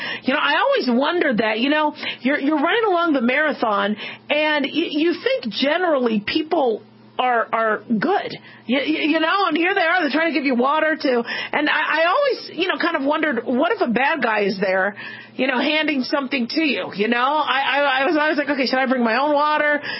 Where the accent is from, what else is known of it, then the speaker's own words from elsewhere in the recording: Las Vegas, Nevada, United States; Now, I'm reading this, and I'm from Las Vegas